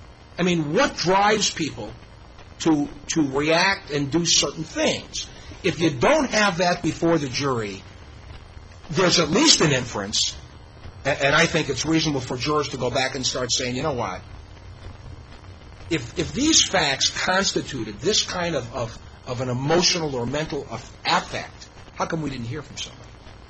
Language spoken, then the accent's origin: English; Chicago, Illinois, United States; now in Hawaii, United States; I'm originally from Chicago. I mean, I've seen some pretty bad things happen when I defended in that town.